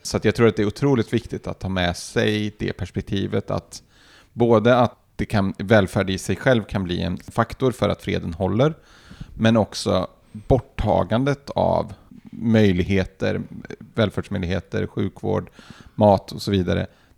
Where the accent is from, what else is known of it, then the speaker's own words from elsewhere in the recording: Karlstad, Värmland, Sweden; Hemma i Karlstad